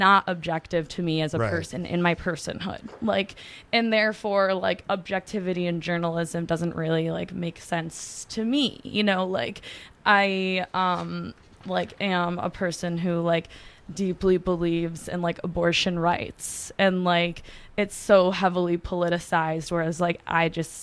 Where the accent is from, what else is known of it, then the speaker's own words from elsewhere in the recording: Detroit, Michigan, United States; I grew up in Detroit watching like Kwame Kilpatrick, like, you know, be run our city like poorly